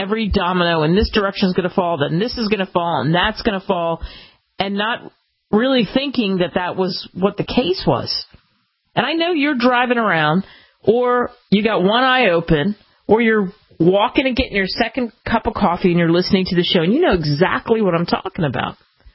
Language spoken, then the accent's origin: English; United States; And I remember the cab driver saying to me, I don't know why, where are you from, lass? America. Then by the time he heard my accent, oh, of course, going back to the U.S., eh? Yep.